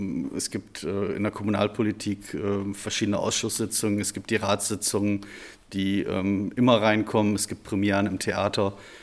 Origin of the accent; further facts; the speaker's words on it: Osnabrück, Lower Saxony, Germany; Das ist meine Heimatstadt